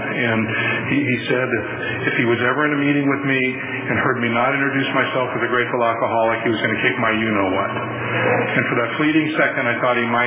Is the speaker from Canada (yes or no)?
no; Santa Rosa, California, United States; I grew up in Santa Rosa.